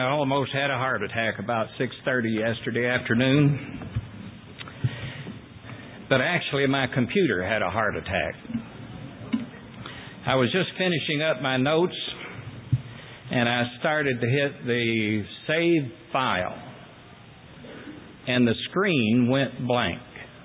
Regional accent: Appalachia, United States; Of course, we grew up back in the Appalachian Mountains, the foothills of Cumberland Mountains.

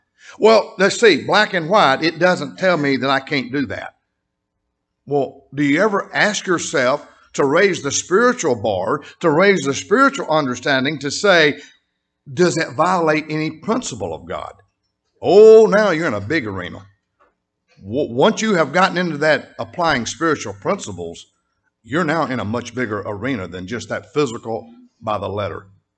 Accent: the South, United States; I grew up in the South. I never had a plate of catfish yet because I grew up in this church.

